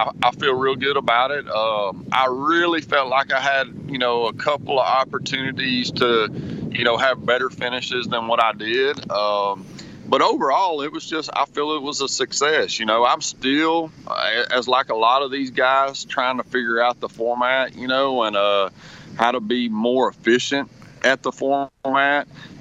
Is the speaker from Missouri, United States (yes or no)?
no; Texas, United States; You know, I live on Sam Rayburn, or 15 minutes from Sam Rayburn, 45 minutes from Toledo Bend